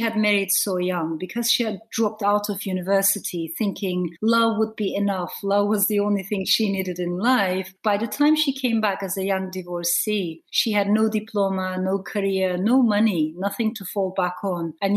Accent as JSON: {"language": "English", "region": "Ankara", "country": "Turkey", "tie": "born or raised there", "also_born_or_lived": "Strasbourg, France", "moved": "yes", "said": "So my father stayed in France and my mother brought me to Turkey, to Ankara."}